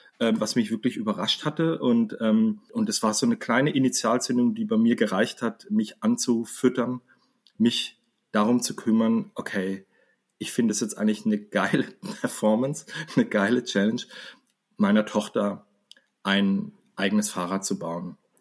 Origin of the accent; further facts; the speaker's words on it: Freiburg, Baden-Württemberg, Germany; das war natürlich für mich als Freiburger sensationell oder als Badener sogar, weil der damalige Staatssekretär tatsächlich aus Baden-Württemberg auch aus einem Nachbardorf kam, wo ich herkam, aus Buckingen.